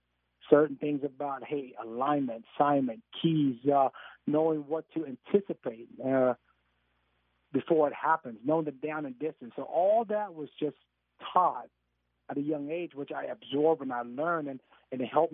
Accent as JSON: {"language": "English", "town": "Kalamazoo", "region": "Michigan", "country": "United States", "tie": "born or raised there", "also_born_or_lived": "Fort Chaffee, Arkansas", "said": "I was born in Fort Chaffee, Arkansas, and then we moved to Kalamazoo 6 months earlier."}